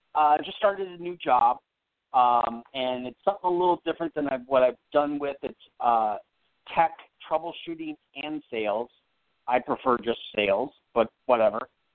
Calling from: Phoenix, Arizona, United States; I'm in Phoenix.

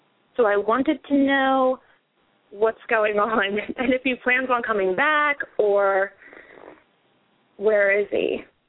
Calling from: New Jersey, United States; I'm calling from New Jersey.

